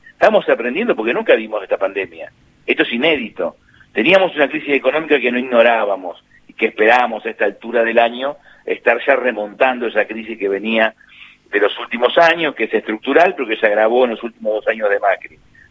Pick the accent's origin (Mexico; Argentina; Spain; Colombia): Argentina; San Antonio Oeste, Río Negro; en lugares tan lindos como las grutas y como mi pueblo que es San Antonio Oeste, y tantos lindos lugares que tiene la Argentina